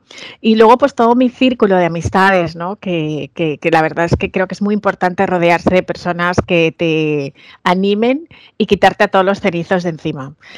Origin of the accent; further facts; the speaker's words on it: Spain; era negra y realmente igual no podía representar un proyecto, y siempre teniendo que justificar el por qué soy española